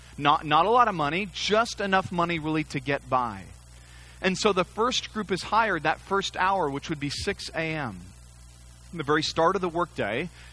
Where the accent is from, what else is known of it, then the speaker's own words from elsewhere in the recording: California, United States; the migrant workers that I remember growing up in California.